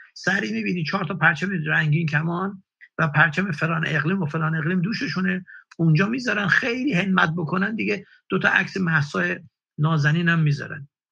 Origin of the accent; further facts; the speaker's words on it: Mashhad, Razavi Khorasan, Iran; also born or lived in Sari / Gorgan / Bojnurd; زاده سمنان هم، ولی چون بابا افسر شهربانی بود شهر به شهر منتقل میشدیم. ساری بودم، گرگان بودم، بوجنورد بودم، ولی از 4 سالگی مشهد بودم و در حقیقت بزرگ شده مشهدم.